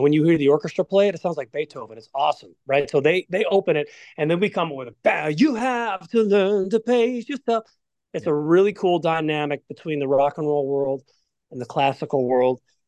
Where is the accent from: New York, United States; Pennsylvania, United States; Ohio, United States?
Ohio, United States; Cleveland; I grew up in Cleveland.